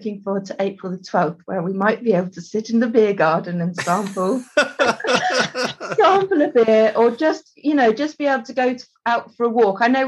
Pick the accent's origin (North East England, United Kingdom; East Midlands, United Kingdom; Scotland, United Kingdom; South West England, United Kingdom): South West England, United Kingdom; and I'm from Devon, so I'd established my Red Ruby Devon herd.